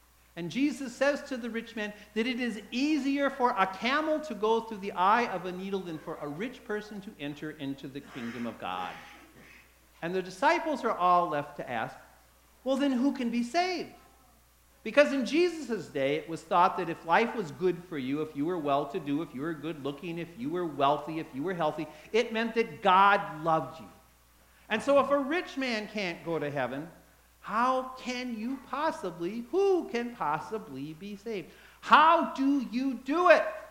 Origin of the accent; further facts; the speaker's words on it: Minneapolis, Minnesota, United States; I grew up in Minneapolis.